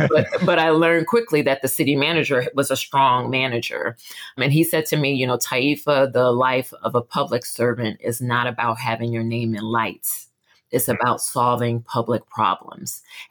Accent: Philadelphia, Pennsylvania, United States; We grew up initially in South Philly, and it took me going to college to really understand how segregated Philly was coming up

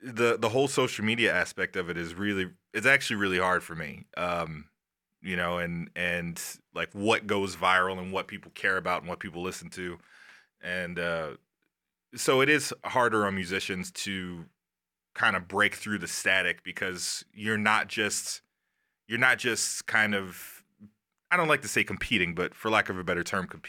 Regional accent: Chicago, Illinois, United States; Oh, it plays a huge role. I mean, the fact that, you know, there is a Southside Chicago blues sound.

